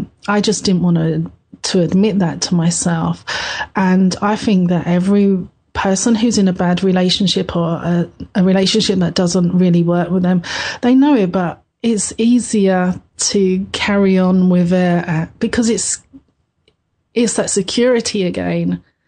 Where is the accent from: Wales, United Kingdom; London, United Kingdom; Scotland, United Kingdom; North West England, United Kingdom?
London, United Kingdom; I come from London, and there's a place along the River Thames that to me has always felt very special